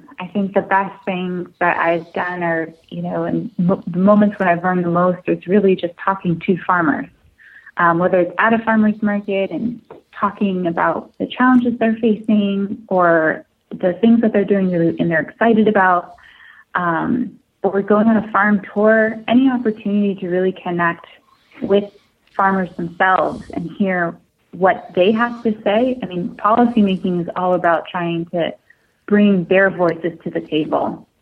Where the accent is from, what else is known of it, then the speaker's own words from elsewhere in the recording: California, United States; I was not raised on a farm. I was raised in the Bay Area